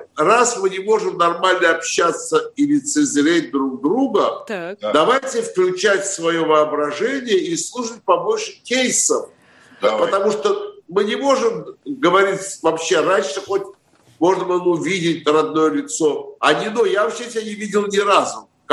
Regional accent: Guayaquil, Guayas, Ecuador; also born or lived in Baku; я вырос в Гуаякиле. Родом я из Баку, а жил, работал, окончил мединститут и высшую школу экономики в Гуаякиле.

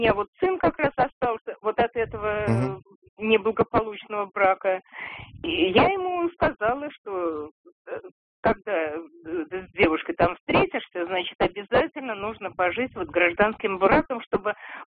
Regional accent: Saint Petersburg, Russia; Я из Петербурга

